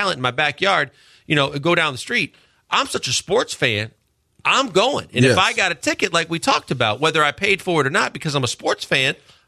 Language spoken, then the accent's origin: English; Milwaukee, Wisconsin, United States; Like, I remember growing up in Milwaukee and they had the Brewer Fan Club.